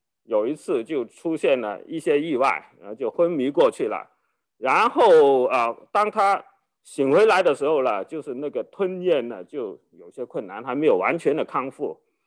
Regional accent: Guangdong, China; 就是我们广东人就是说，假如我们空手去见人呢，就拿着两把香蕉

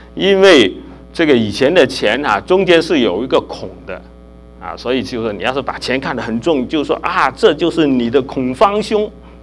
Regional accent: China; 那我们中国人其实早就也有这方面的思考啊

